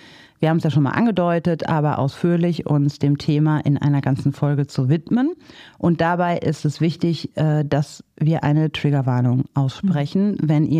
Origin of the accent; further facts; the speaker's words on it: North Rhine-Westphalia, Germany; Und danach ist dann auch Schicht im Schacht, wie man bei uns im Ruhrpott sagt.